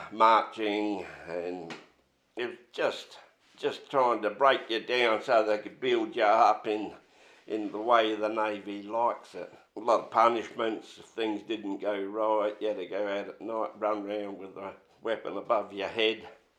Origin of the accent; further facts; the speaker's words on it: Seacombe Gardens, South Australia, Australia; also born or lived in Port Adelaide; I was born in Largs Bay Hospital, but that's gone now. And we lived in Port Adelaide for a little while down in Exeter. And then my parents, Dad got a house up in Seacombe Gardens, brand new.